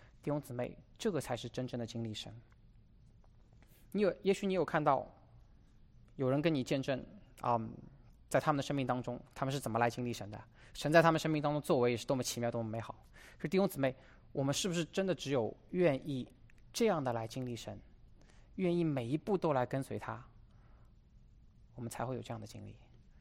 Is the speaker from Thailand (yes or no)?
no; China; now in United States; 我们当中很少是在美国出生，在美国长大的，我们大部分人都是从国内来的。